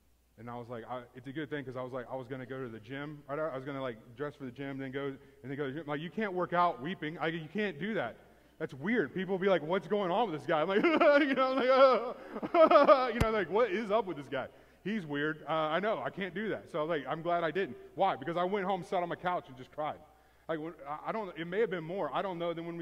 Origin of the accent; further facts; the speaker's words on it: Houston, Texas, United States; I told you, I grew up in Houston. I grew up in Houston traffic, driving in Houston traffic.